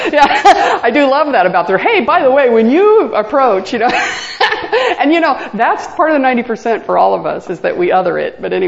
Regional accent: Arizona, United States; I mean, I grew up in Arizona where there were rattlesnakes, diamondbacks everywhere. And we had an outhouse.

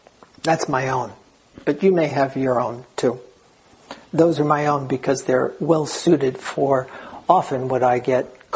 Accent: New York City, New York, United States; I was born and raised in New York City, Eastern European Jews. I wasn't born in Australia in the 17th century or someplace else, some other time.

